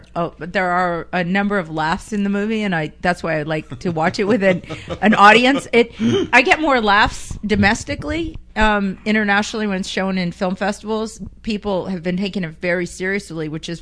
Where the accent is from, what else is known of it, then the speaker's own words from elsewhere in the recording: San Francisco, California, United States; also born or lived in New Jersey; No, that's fine. I was raised in San Francisco, so it's fine.